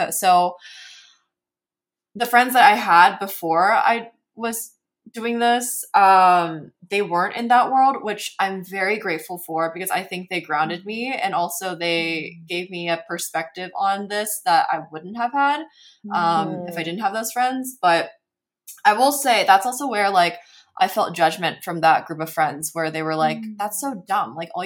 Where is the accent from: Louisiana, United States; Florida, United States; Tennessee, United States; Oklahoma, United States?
Tennessee, United States; now in Los Angeles, United States; I'm Korean American. I grew up in Tennessee, but I'm in LA.